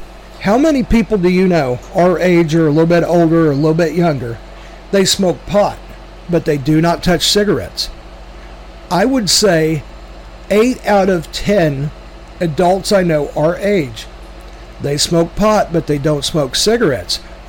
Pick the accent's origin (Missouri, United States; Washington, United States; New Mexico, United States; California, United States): Missouri, United States; Kansas City; like, I remember growing up in Northeast Kansas City, and the Safeway that was open down there off of St. John